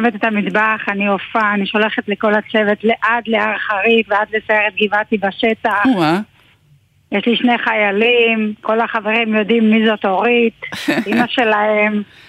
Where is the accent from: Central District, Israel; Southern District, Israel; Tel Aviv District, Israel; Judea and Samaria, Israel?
Southern District, Israel; Ashdod; also born or lived in Sde Uziyahu; אני במקור משדה עוזיה, אבל עליתי, באנו לאשדוד מאוד צעירים, אבל כן, אני במקור מאשדוד, הילדים גדלו באשדוד.